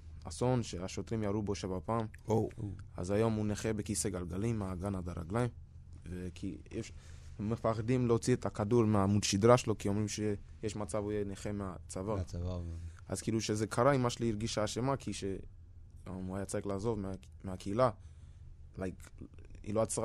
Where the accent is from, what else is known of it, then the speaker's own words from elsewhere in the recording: Poria, Northern District, Israel; יש יישוב ליד דבריה, שנקראת פוריה.